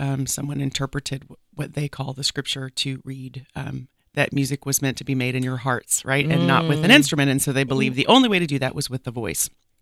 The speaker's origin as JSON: {"language": "English", "region": "Tennessee", "country": "United States", "tie": "born or raised there", "said": "So that was sort of my background. I'm growing up in Tennessee."}